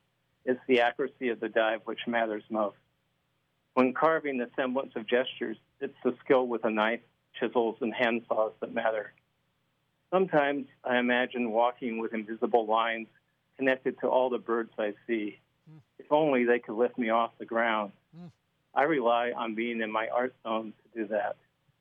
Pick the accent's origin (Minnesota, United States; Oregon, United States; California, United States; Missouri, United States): Oregon, United States; Well, I think growing up in Oregon, you know, we're just surrounded by incredible nature all the time.